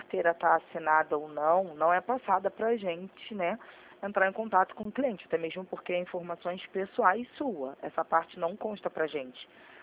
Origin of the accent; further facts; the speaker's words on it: Rio de Janeiro, Brazil; Eu sou aqui do Rio.